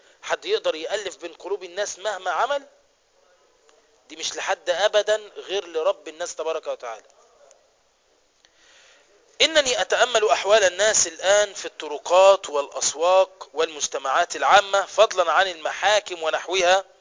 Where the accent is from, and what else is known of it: Egypt